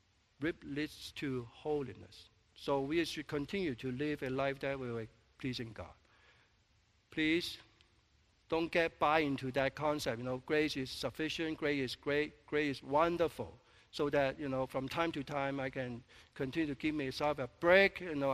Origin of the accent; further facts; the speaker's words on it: Canada; So we still live like a Chinese, but I'm a Canadian.